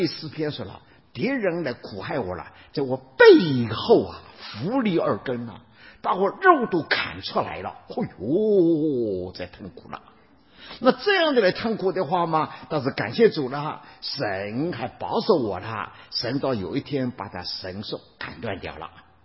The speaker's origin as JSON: {"language": "Chinese", "country": "Taiwan", "said": "我说我从台湾来。"}